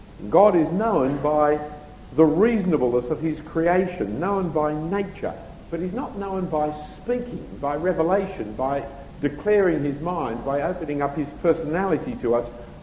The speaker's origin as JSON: {"language": "English", "country": "Australia", "said": "and I'm just an Australian."}